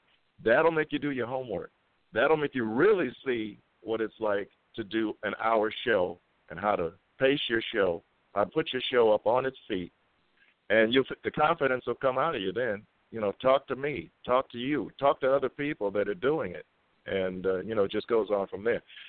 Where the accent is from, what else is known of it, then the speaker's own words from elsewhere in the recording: Pasadena, California, United States; I'm born and raised in Pasadena, you know, California.